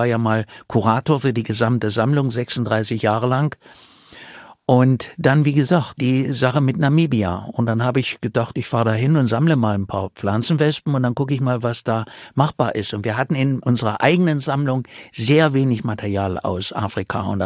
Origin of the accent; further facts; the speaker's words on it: Germany; Zu DDR-Zeiten, ich komme ja aus der DDR